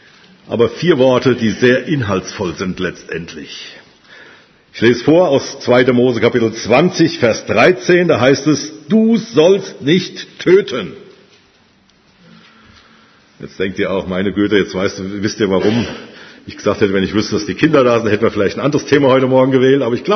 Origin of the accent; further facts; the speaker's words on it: Dorsten, North Rhine-Westphalia, Germany; Ich komme aus Dorsten-Wulfen. Das Stadt Dorsten kennt vielleicht der eine oder andere noch, im nördlichen Ruhrgebiet gelegen, aber das Dorf Wulfen ist so 9 Kilometer nochmal nördlich davon, also schon im Münsterland.